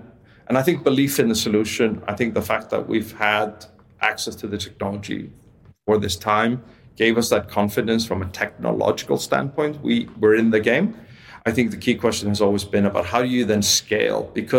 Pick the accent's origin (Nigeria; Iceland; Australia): Iceland; I come from Iceland originally, which is a weird place to begin with.